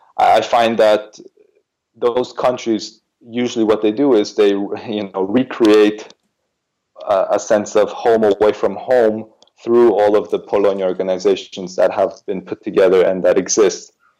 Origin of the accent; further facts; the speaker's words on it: Canada; now in Europe; like I did when I was growing up in Canada, and then I decided to actually come to Europe